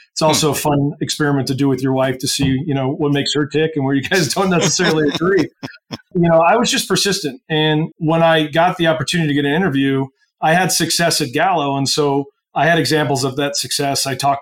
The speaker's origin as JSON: {"language": "English", "region": "Indiana", "country": "United States", "tie": "born or raised there", "said": "I just obviously knew growing up in Indiana that Warsaw was the orthopedic capital of the universe."}